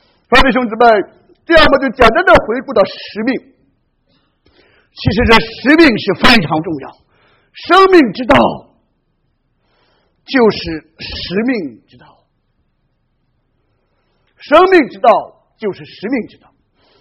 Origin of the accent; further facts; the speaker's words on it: China; 我们中国人就称之为行尸走肉